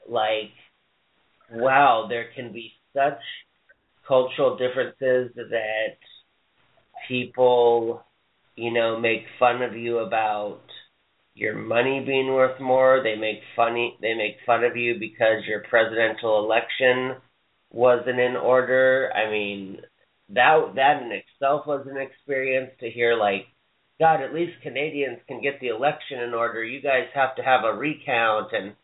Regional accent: Hawaii, United States; And I would say, I'm from Hawaii.

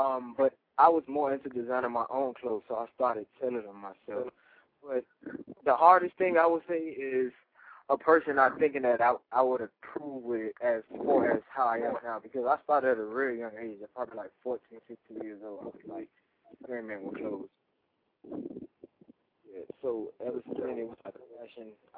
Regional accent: Miami, Florida, United States; How you doing? … I'm from Miami.

